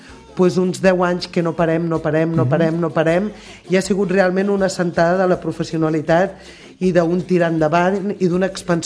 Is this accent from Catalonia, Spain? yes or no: yes; Sant Celoni, Catalonia, Spain; Jo sóc de Sant Celoni, sóc filla de Sant Celoni.